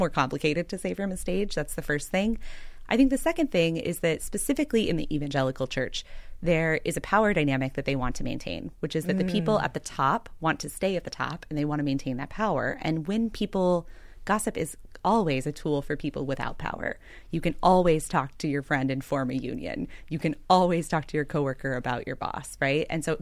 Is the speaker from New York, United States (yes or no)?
no; Texas, United States; now in Philadelphia, United States; So I grew up in Texas. I got here to the great city of Philadelphia as fast as I possibly could. And I grew up evangelical.